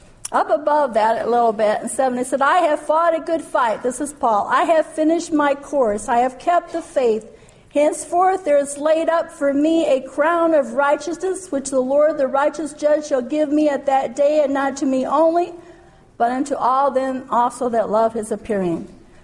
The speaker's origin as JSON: {"language": "English", "region": "Michigan", "country": "United States", "said": "We came from Michigan. I like all the snow."}